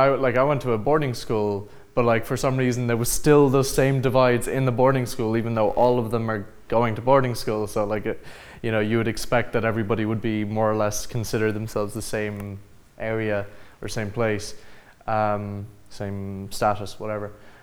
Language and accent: English; Portugal; moved away; Well, like I'm originally from Portugal, but it's a weird kind of story. Like I'm half Irish, half Belgian. I was born in Portugal.